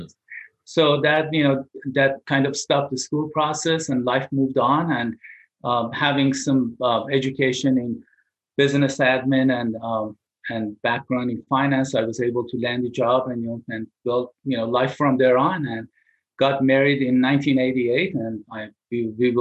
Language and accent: English; Iran; now in United States; I was born in Iran and moved to United States in 1978 and landed in Palo Alto.